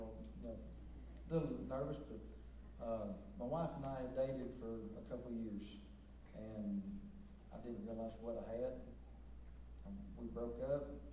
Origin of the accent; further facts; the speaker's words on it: Eagle Rapids, Michigan, United States; I was born in Eagle Rapids, Michigan, and as a pretty young, we attended First United Methodist Church in Eagle Rapids.